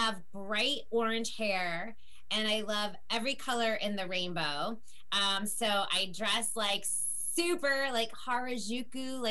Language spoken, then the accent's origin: English; United States; I'm bilingual, so I'm Peruvian American, so I speak English and Spanish.